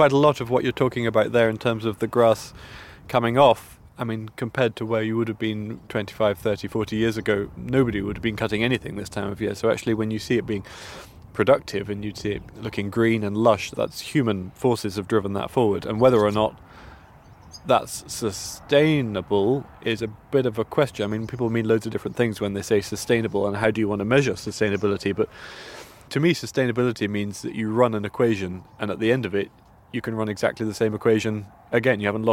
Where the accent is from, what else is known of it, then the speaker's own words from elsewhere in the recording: Dumfries, Scotland, United Kingdom; I was born in Dumfries and I've been here the whole time. I'm 36 now